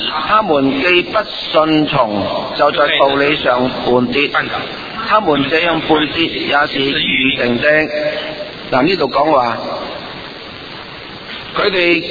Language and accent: Chinese; Guangdong, China; accent: Cantonese; 我们广东话有些俗语真的挺好的